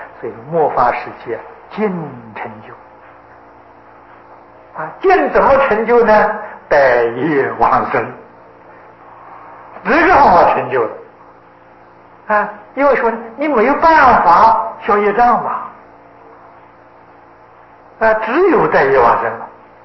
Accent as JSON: {"language": "Chinese", "country": "China", "said": "这是照我们中国人算法，大概今年是3012年啊，3012年啊，这照我们中国的古法啊。"}